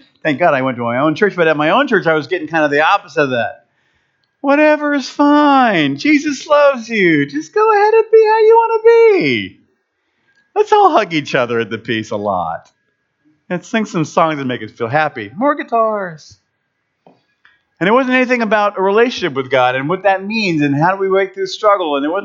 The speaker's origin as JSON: {"language": "English", "town": "Sumter", "region": "South Carolina", "country": "United States", "tie": "born or raised there", "said": "I just told you I grew up in Sumter"}